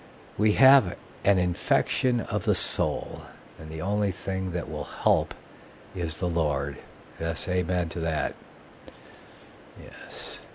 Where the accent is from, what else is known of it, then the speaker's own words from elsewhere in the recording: Ann Arbor, Michigan, United States; Dale's in Michigan, my home state. My birth state was Michigan. Yes, on the land there. I was born in Ann Arbor, yeah, at the University Hospital there.